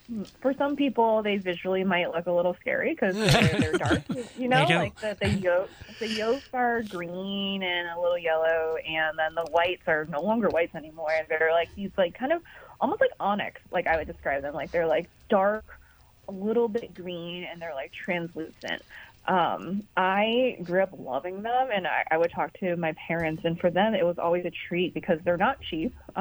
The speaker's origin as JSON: {"language": "English", "town": "Cleveland", "region": "Ohio", "country": "United States", "tie": "born or raised there", "lives_now": "San Francisco Bay Area, United States", "said": "in there are kind of taking on this journey of what it was like for me to grow up in the Midwest. I'm from Cleveland, Ohio."}